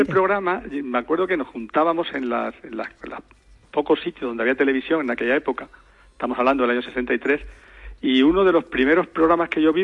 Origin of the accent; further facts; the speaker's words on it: Jerez de la Frontera, Andalusia, Spain; also born or lived in Écija; Yo hice el bachillerato en Jerez, ¿no? Y incluso mucha gente piensa que soy de Jerez, ¿no? Pero nací en Écija. Pero bueno, de muy chiquitito me fui para allá, para el barrio La Asunción de Jerez.